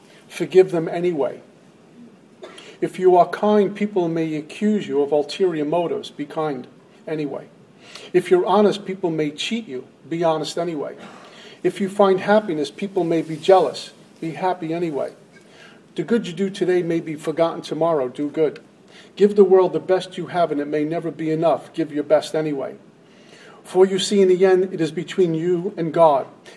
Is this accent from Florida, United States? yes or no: no; Brooklyn, New York, United States; I grew up in Brooklyn. I was used to the gangs. I was used to the tough guy.